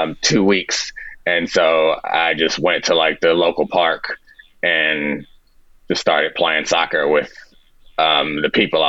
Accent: United States; because I grew up in America and everyone knows what football is.

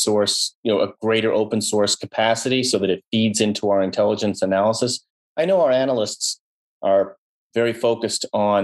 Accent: Boston, Massachusetts, United States; I mean, I grew up in Boston reading.

